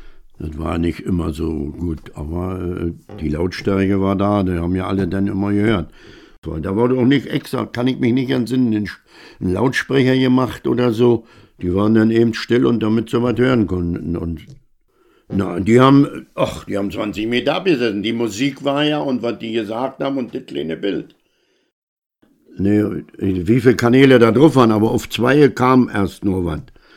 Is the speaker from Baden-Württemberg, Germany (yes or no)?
no; Gerswalde, Brandenburg, Germany; born there; 79 Jahre alt. Ich bin 1941 in Gerswalde geboren … die die Gaststätte, ehemals Hotel zum Löwen, später Gaststätte zum Löwen, betrieben haben.